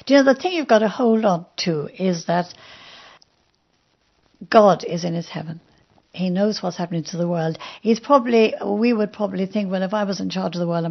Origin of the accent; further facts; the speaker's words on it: Ireland; I was come from Ireland